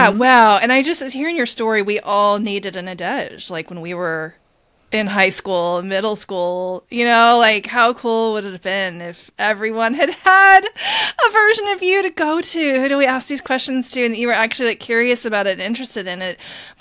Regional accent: Midwest, United States; I'm from the Midwest where everybody goes to Catholic school.

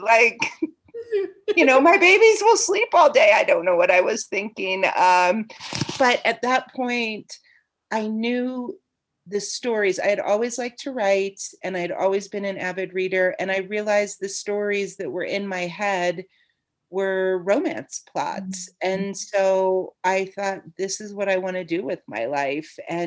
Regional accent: Midwest, United States; now in Colorado, United States; I am originally from the Midwest, but I've spent over half my life now in Colorado.

